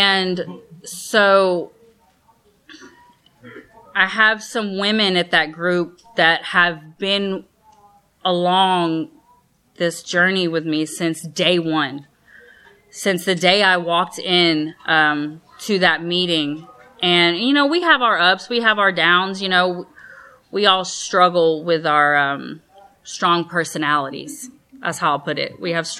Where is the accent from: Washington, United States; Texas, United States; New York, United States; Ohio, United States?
Texas, United States; Houston; now in Katy, United States; So I recently, so the Houston area, I grew up in Houston, Texas.